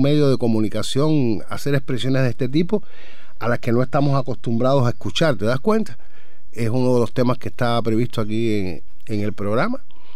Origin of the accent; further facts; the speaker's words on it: Cienfuegos, Cuba; mira, yo soy cubano y soy cienfueguero. Por muchísimas razones, vivo orgulloso del país donde nací.